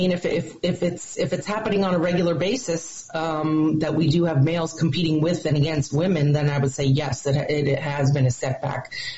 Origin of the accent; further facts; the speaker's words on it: New Jersey, United States; Yeah, well, my family's are Mets fans, too, so I grew up in New Jersey, and so, nice.